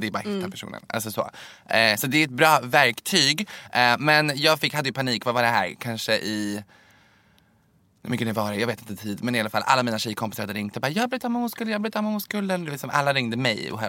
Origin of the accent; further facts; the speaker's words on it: Bosnia & Herzegovina; now in Sweden; Och jag som bosnier idag